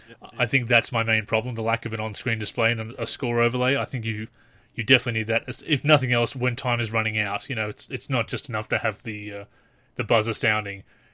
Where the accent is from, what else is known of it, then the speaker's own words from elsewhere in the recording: Australia; I obviously use metric being Australian